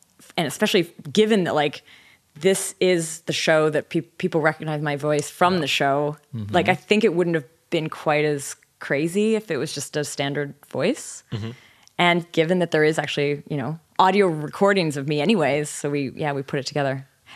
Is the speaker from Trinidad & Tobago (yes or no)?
no; Canada; accent: generic North American; I think I have sort of a generic North American accent, but I am from Canada